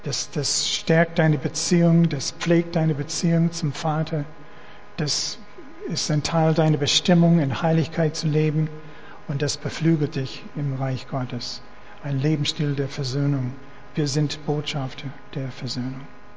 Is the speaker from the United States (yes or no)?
no; Canada; ich bin auch Kanadier